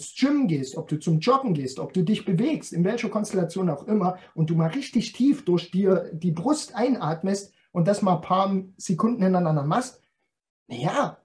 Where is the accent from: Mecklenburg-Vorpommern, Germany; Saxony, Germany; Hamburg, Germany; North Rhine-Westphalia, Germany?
Saxony, Germany; accent: Saxon; hutschen heißt so laufen, bewegen, ja, bei uns in Sächsischen hutschen.